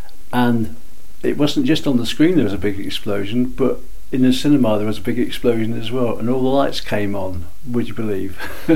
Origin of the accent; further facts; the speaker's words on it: Reading, South East England, United Kingdom; born there; now in Lincoln, United Kingdom; I was born in Reading. I now live in Lincoln.